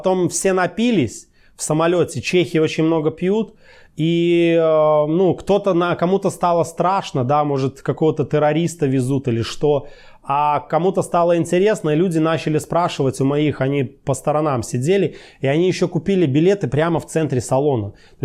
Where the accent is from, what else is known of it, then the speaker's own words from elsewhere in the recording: Belarus; Я говорю, не, я вообще с Беларуси. В Нью-Йорке никогда не был.